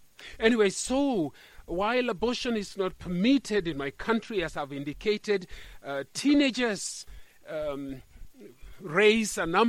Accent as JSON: {"language": "English", "country": "Kenya", "said": "Well, I come from Kenya"}